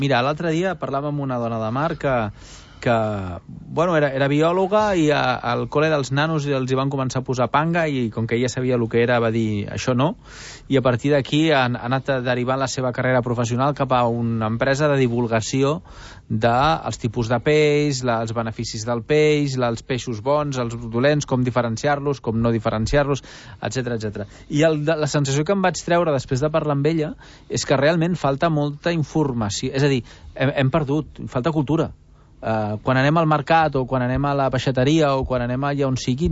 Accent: Barcelona, Catalonia, Spain; now in Arenys de Mar, Spain; jo soc de Barcelona, gràcies a Déu, i clar, allà les coses van d'una manera. I una de les coses que més em va sobtar quan vaig venir a viure aquí, en aquest cas, aquí a Arenys

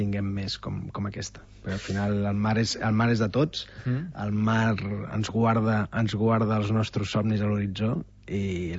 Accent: Tarragona, Catalonia, Spain; jo haig de confessar que sóc de Tarragona

